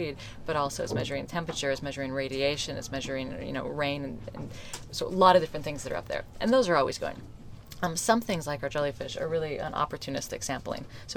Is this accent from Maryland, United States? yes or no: no; Colorado, United States; I grew up in Colorado